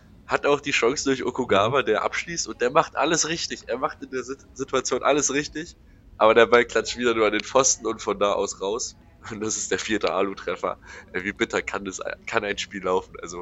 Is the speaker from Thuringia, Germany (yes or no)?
no; Bielefeld, North Rhine-Westphalia, Germany; Und also als Bielefelder hätte ich Besen gefressen an dem Tag.